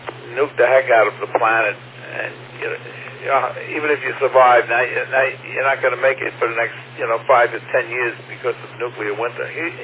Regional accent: Brooklyn, New York, United States; I grew up in Brooklyn.

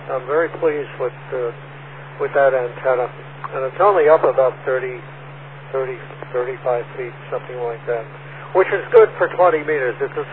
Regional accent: Superior, Wisconsin, United States; I'm from Superior, Wisconsin.

